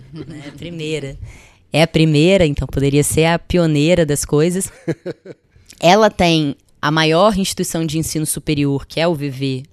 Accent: Vila Velha, Espírito Santo, Brazil; Eu sou de Vila Velha.

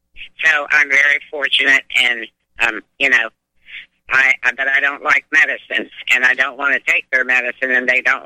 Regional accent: New Jersey, United States; Yes, I'm the one from Jersey.

